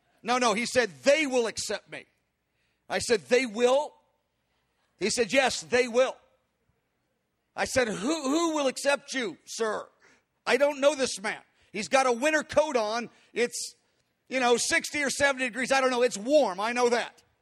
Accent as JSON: {"language": "English", "town": "Kansas City", "region": "Missouri", "country": "United States", "tie": "born or raised there", "also_born_or_lived": "St. Louis", "said": "because I grew up in Kansas City. I was here 20 years and then St. Louis for 7."}